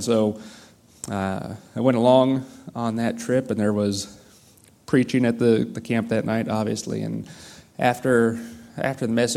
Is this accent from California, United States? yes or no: yes; California, United States; We grew up in Southern California.